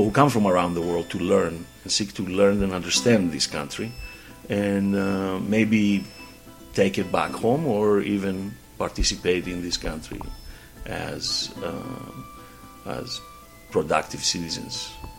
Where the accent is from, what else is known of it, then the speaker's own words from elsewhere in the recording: Northern Greece, Greece; moved away as an adult; now in United States; I grew up in Greece, northern Greece, and I came to the United States in 1989 to study economics and politics.